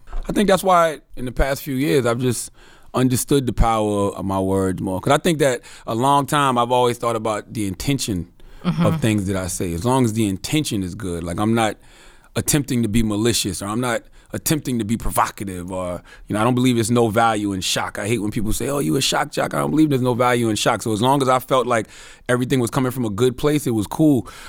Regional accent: South Carolina, United States; So I'm from South Carolina, I'm a Carolinian.

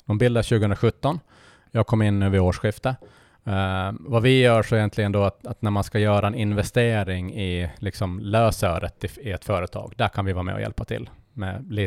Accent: Jomala, Åland, Finland; Jag är en trebarnsfar från Jomala

